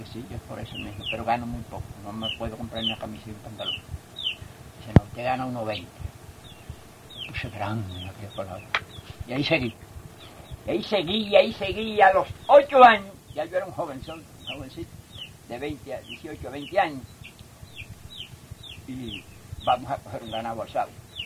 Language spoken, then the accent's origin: Spanish; Manzanillo, Granma, Cuba; yo soy nacido en Manzanillo, criado en las ganaderías de edad de 10 años.